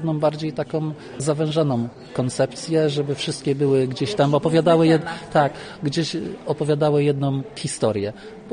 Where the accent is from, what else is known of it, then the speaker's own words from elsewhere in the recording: Łódź, Łódź Voivodeship, Poland; jestem z Łodzi. To jest to miasto industrialne.